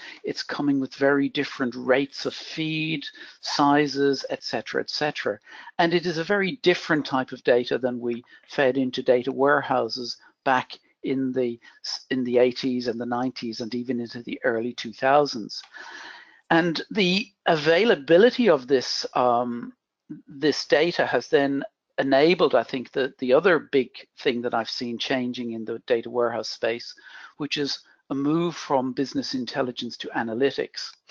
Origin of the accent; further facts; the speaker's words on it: Dublin, Leinster, Ireland; you can probably hear that I'm not South African, or at least the South Africans among the audience will know that instantly. I'm actually Irish, and most of my life was based in Dublin in Ireland.